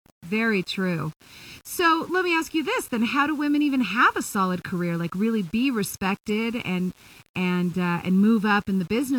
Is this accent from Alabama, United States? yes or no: no; Los Angeles, California, United States; And now joining the conversation from my hometown in Los Angeles